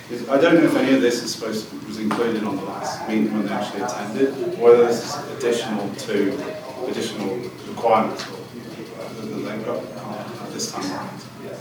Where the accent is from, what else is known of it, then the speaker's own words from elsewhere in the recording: United Kingdom; now in United States; I'm British, obviously, so I'm not used to all the American procedures